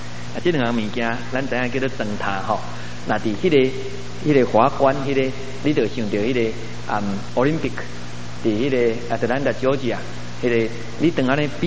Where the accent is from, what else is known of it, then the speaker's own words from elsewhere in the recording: Taiwan; 我们台湾人说有胆，你好胆